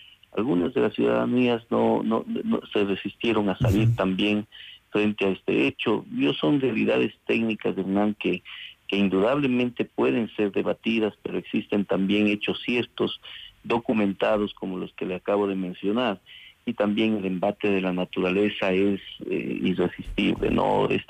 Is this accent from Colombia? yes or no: no; Ecuador; Esa es una realidad que debemos hoy por hoy unificarnos como ecuatorianos